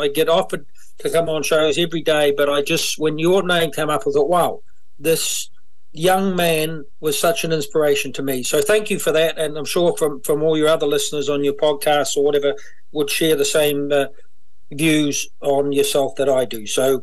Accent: New Zealand; I grew up in a small rural township, and it's just south of Christchurch, about an hour's drive. Very much a farming community.

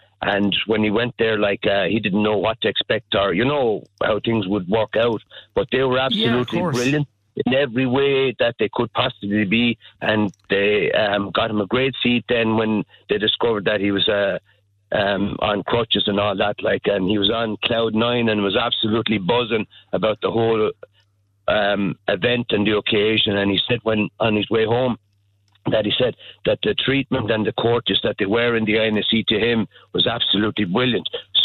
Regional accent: Fethard, Munster, Ireland; I'm from Feather County, Tipperary

